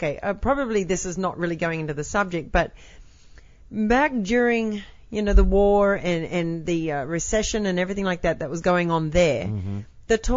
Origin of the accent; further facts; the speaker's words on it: Australia; when I say I'm from Australia and whatever